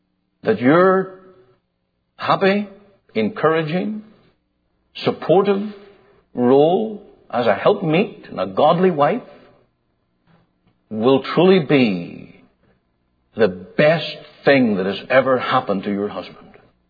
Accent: Ireland; I'm Irish, and I come from a part of the world where teasing's a way of life.

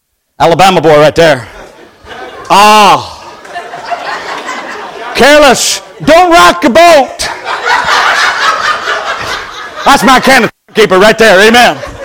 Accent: Ireland; Well, I'm from Ireland. I turned to my dear wife after 40 years.

